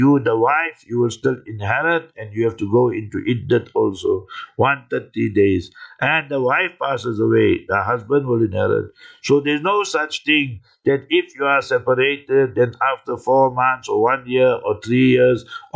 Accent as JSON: {"language": "English", "town": "Heidelberg", "region": "Gauteng", "country": "South Africa", "tie": "born or raised there", "also_born_or_lived": "Newcastle", "lives_now": "Lenasia, South Africa", "said": "When I came here to Lanesia from Newcastle, from Natal to Transvaal, from Natal to Gauteng, you see, 2001, 15 January, I came to Heidelberg, my hometown, and 16 January 2001, I came here, where I'm sitting now in the studio."}